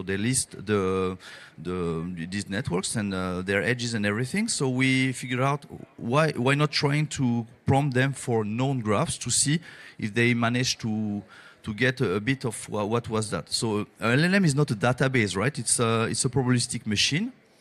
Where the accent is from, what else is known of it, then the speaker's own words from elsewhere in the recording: Brittany, France; from Brittany in France.